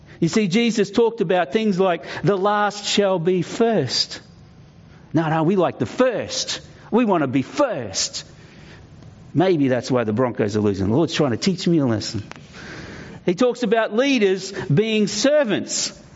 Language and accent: English; Australia; Aussie, Aussie, Aussie, oi, oi, oi, I'm Aussie.